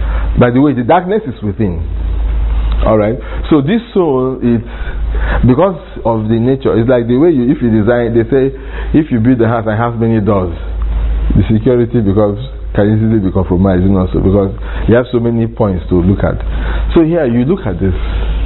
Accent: Ijebu, Ogun, Nigeria; I have to show this man that I'm from Ijebu.

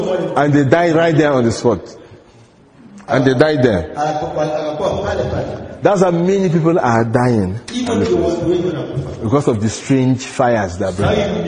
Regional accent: Kenya; Me, I'm a Kenyan.

